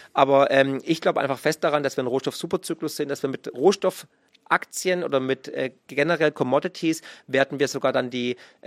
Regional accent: Baden-Württemberg, Germany; weil ich bin Schwabe

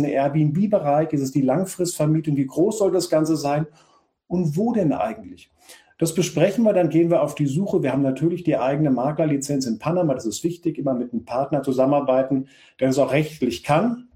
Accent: Frankfurt, Hesse, Germany; born there; Ich selbst bin gebürtiger Frankfurter, stolz auf die kleine Skyline, aber schöne Skyline bei uns unten am Main.

